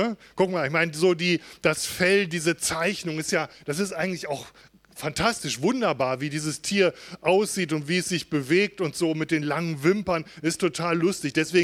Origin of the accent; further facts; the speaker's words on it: Schleswig-Holstein, Germany; So wie bei uns in Nordfriesland.